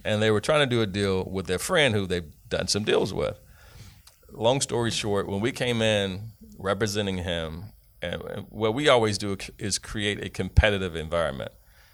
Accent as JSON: {"language": "English", "town": "Atlanta", "region": "Georgia", "country": "United States", "tie": "born or raised there", "said": "I'm from Atlanta. I like to say I'm Atlanta born, Atlanta bred. When I die, I'll be Atlanta dead. So I wanted to stay in Atlanta."}